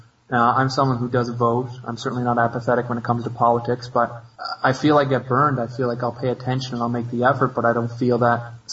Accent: Canada; And as a Canadian citizen who has friends in Afghanistan

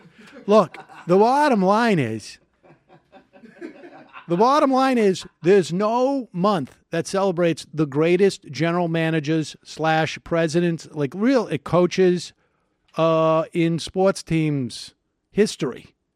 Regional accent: Boston, Massachusetts, United States; as you know, I grew up in the Boston area and I still have local connections.

